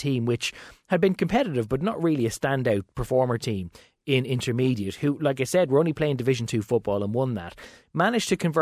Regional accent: Leinster, Ireland; accent: Meath; they don't really know that I'm originally from Meath

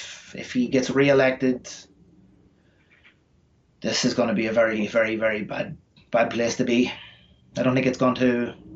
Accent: Ireland; You know, I'm an Irish guy over here.

